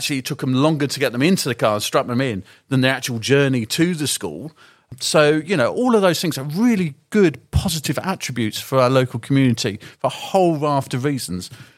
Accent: England, United Kingdom; now in London, United Kingdom; when I first moved to London, I'm not a natural Londoner. I'm from the Shires.

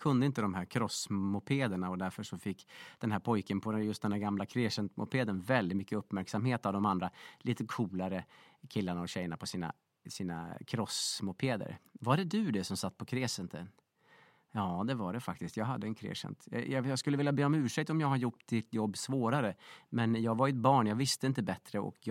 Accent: Linghed, Dalarna County, Sweden; Ja, det är ju i Linghed då, utanför Svärdsjö i Dalarna.

